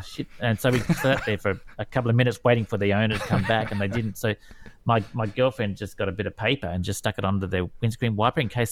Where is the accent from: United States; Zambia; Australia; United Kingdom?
Australia; I said, "I'm from Australia."